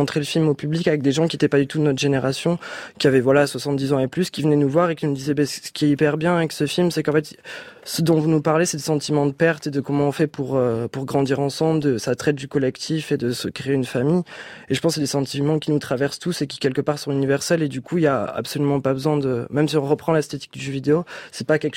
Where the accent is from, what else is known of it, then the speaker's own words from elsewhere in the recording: Boulogne, Occitanie, France; moi, je viens de Toulouse, dans un petit village qui s'appelle Boulogne